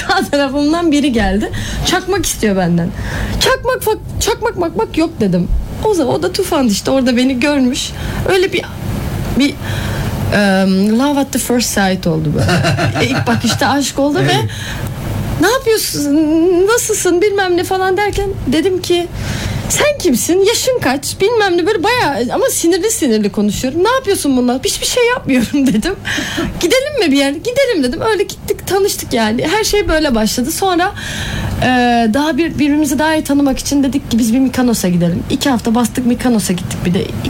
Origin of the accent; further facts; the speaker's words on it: Brussels, Brussels-Capital Region, Belgium; Brüksel'de de çıkmayı hiç sevmiyorum. Çünkü hani böyle sürekli, sonuçta orada doğdum büyüdüm yer.